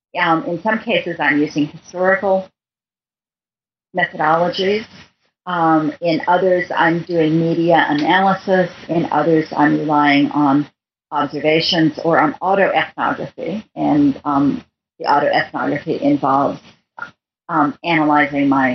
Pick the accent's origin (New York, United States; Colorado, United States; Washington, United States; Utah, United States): Colorado, United States; Denver; I grew up in Denver, Colorado, and I went to Colorado College, where I got a BA in philosophy.